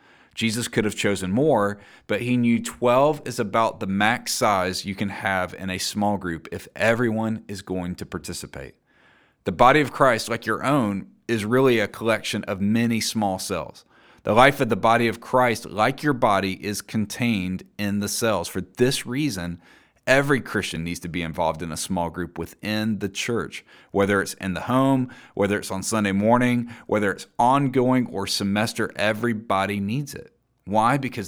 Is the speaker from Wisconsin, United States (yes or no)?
no; Mississippi, United States; Sometimes back where I grew up in Mississippi, people would say, "Where do you fellowship?"